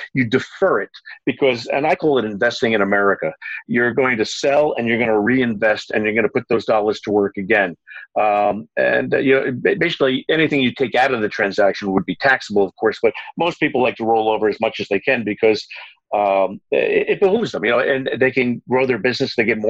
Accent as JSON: {"language": "English", "region": "New York", "country": "United States", "tie": "born or raised there", "lives_now": "Philadelphia, United States", "said": "I grew up on Long Island, New York, and I used to work for a tech company up there."}